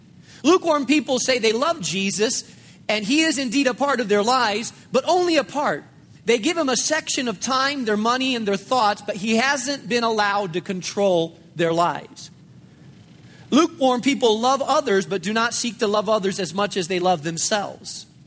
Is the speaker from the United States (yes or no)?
no; Spain; When I grew up in Spain, Spain was an extremely difficult place to plant a church.